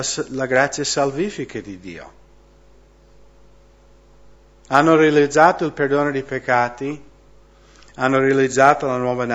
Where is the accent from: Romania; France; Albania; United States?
United States; Washington; nello stato di Washington, da dove vengo io